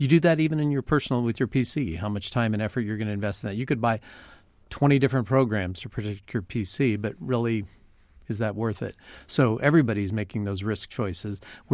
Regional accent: California, United States; I grew up in Southern California watching the Lakers and rooting for the Celtics.

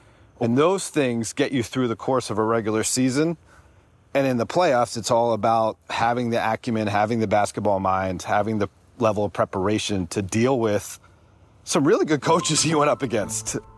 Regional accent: Pennsylvania, United States; but I'm from the Philadelphia suburbs.

